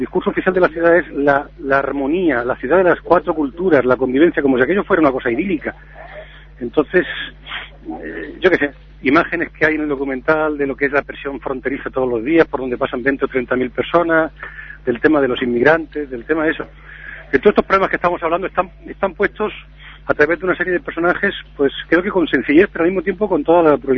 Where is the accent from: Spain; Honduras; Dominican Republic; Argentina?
Spain; Melilla; born there; Yo le digo que yo soy nacido en Melilla, pero los que somos nacidos en Melilla, algunos por lo menos como yo, nos sentimos, nos invita a eso más a ser ciudadanos de todas partes.